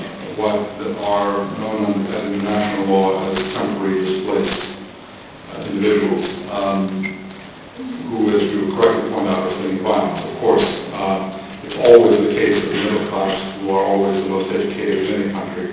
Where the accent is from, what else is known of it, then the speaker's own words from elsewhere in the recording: Baghdad, Baghdad Governorate, Iraq; But then again, I'm from Baghdad, so I would say that.